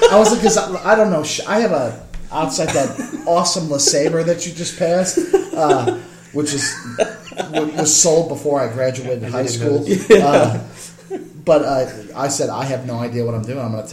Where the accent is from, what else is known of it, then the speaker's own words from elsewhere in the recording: Midwest, United States; I'm from the Midwest, so anything that's wrapped in a corn husk that isn't corn is kind of suspect